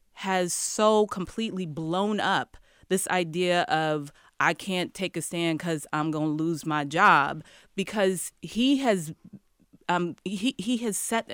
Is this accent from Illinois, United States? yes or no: yes; Chicago, Illinois, United States; And look, I'm from Chicago. I remember the Bulls.